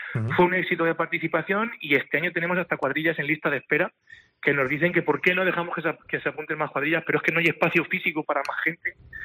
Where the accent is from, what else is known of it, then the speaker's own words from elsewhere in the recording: Castilla-La Mancha, Spain; siendo manchegos, orgullosos por un día.